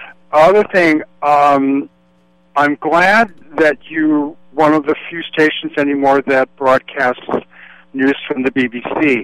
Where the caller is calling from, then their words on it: San Francisco, California, United States; I'm calling from San Francisco.